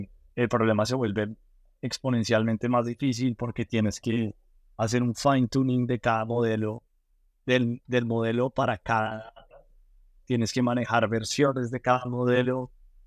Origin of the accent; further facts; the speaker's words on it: Colombia; now in San Francisco, United States; desde que tengo un año vivo en Colombia, viví en Colombia hasta hace 7 años que ya llevo acá. Entonces crecí en Colombia, mis papás son colombianos, toda mi familia es colombiana. Simplemente nací acá porque mi papá estaba trabajando acá un par de años